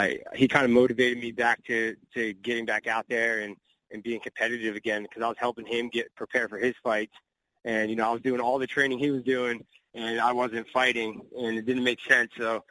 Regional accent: Marlton, New Jersey, United States; Yeah, I'm from Marlton, New Jersey, but my gym's in Washington Township, right in Sewell.

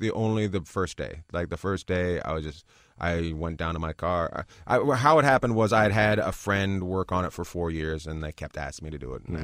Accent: Canada; now in New York, United States; I grew up in Canada.

